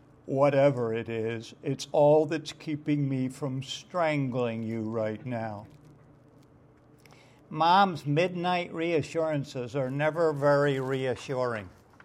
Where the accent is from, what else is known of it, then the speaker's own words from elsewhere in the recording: Philadelphia, Pennsylvania, United States; I'm from Philadelphia, the city of brotherly love, although it's usually called the city of brotherly shove.